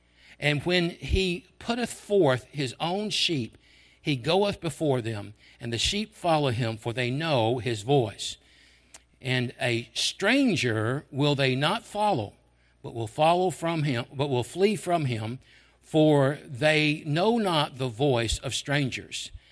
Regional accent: Memphis, Tennessee, United States; And I grew up in Memphis. I'm from Memphis.

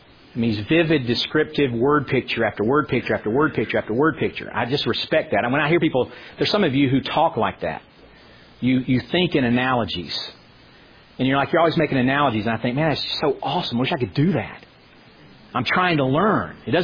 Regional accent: United States; But we grew up in America. All of us who grew up in America grew up in a culture that it was relatively easy, relatively so, to profess faith in Christ.

